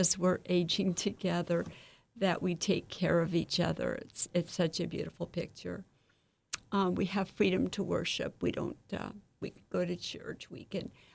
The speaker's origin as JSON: {"language": "English", "town": "Fairbanks", "region": "Alaska", "country": "United States", "tie": "born or raised there", "said": "I'm grateful that I was born here in America, and then especially in Alaska. This is my home, Fairbanks."}